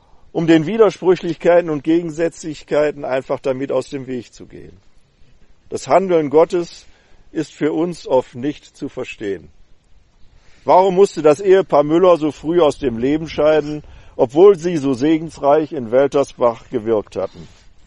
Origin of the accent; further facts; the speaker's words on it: Wuppertal, North Rhine-Westphalia, Germany; ein Pastor der Baptisten in Wuppertal-Barmen aus meiner Heimatstadt